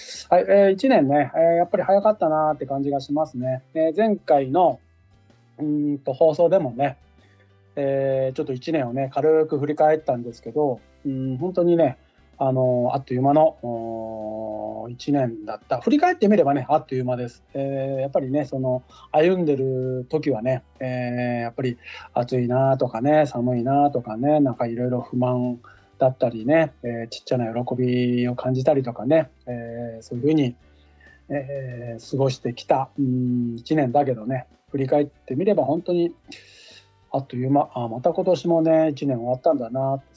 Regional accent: Fukuoka, Japan; moved away; 九州地元にね帰ってました。地元に帰るのはね、福岡に帰るのは2025年はね実は初めて

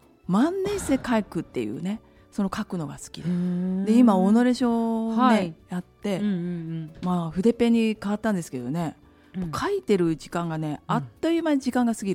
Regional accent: Osaka, Japan; 地元大阪人だけど

